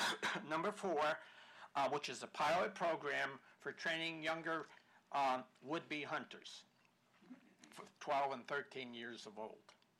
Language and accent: English; Bloomington, United States; Thank you again. I'm from Bloomington, like I said before.